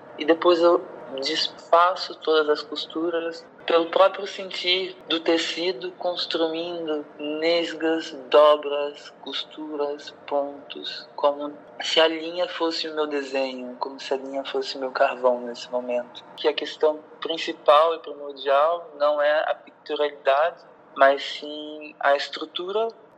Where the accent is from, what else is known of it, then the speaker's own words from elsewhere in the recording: Itaboraí, Rio de Janeiro, Brazil; do Brasil, de Itaboraí, de onde eu vim